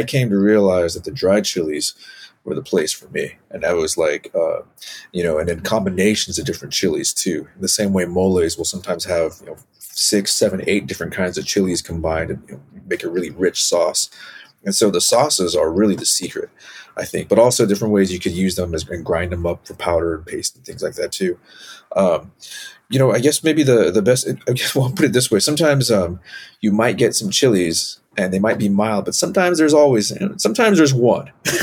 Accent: Safford, Arizona, United States; I think flour chips I grew up with in Arizona and Safford. But then I went to other places.

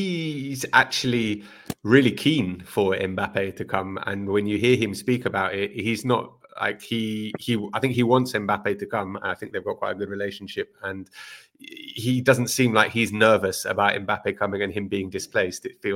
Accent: London, United Kingdom; I'm from London

